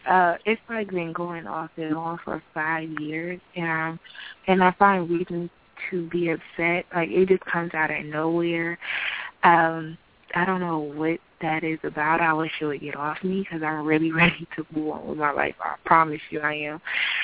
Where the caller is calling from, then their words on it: New Jersey, United States; I'm calling from Jersey.